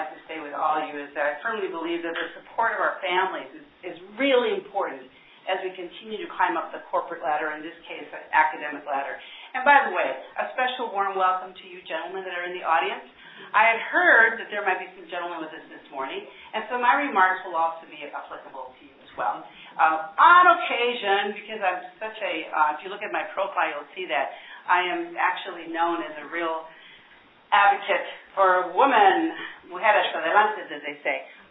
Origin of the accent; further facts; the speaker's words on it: California, United States; I'm proud to say I'm a Chicana from California, and I'm okay with that.